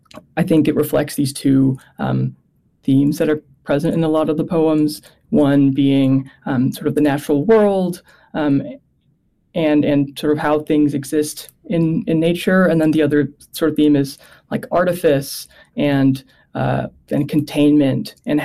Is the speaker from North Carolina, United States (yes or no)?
no; California, United States; I grew up in Southern California.